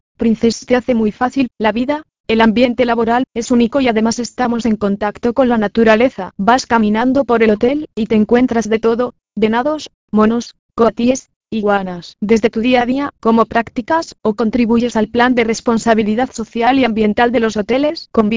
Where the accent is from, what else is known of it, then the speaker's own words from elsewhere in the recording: Mexico City, Mexico; Soy de DF